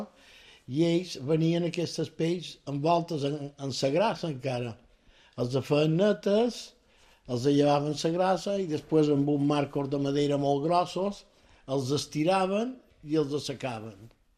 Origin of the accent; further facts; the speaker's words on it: Sóller, Balearic Islands, Spain; born there; Vaig néixer a Solla l'any 1949, dia 27 de març.